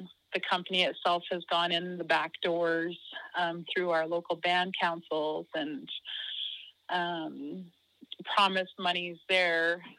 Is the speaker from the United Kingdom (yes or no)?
no; British Columbia, Canada; I come from the Laksamisu clan, which is killer whale fireweed, and I am Wet'suwet'en, and I am one of the caretakers of the area in question